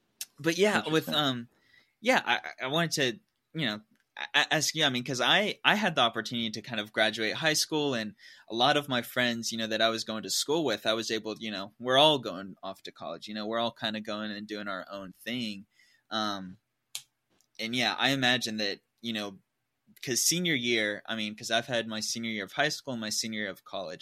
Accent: Los Angeles, California, United States; born there; I was born in Los Angeles, California. So I would tell people like, yeah, I'm from from California, Hollywood

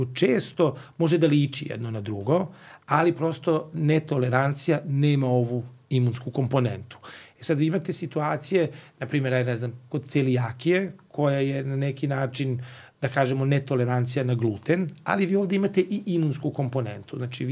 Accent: Serbia; Mi smo, znate, Srbi, sada ajde neću kažem Srbi, nego generalno ceo ovaj podneblje Balkana, onako smo slavni po tome da volimo da se samo lečimo.

